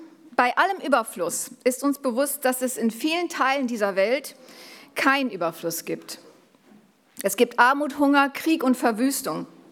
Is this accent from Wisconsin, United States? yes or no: no; Fargo, North Dakota, United States; German is a second language; Das ist ein Lied aus meiner Kindheit. Und ich habe mal ein Bild mitgebracht. Das ist die Kapelle bei uns in Fargo.